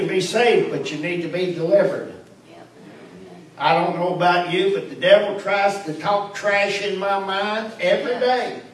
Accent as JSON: {"language": "English", "region": "West Virginia", "country": "United States", "said": "I'm from West Virginia, and you had to stir up the coals"}